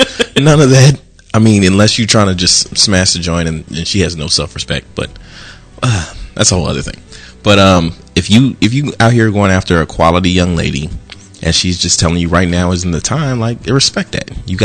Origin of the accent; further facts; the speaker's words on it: California, United States; I'm from Cali.